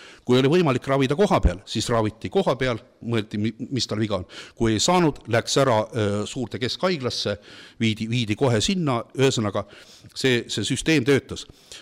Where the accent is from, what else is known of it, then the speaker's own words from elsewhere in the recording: Armenia; now in Estonia; Aga mina olen ka ju tegelikult, ma olen Armeenia tüdruk, ma olen lõpetanud Moskva riikliku ülikooli, ma tulin siia pediaatrin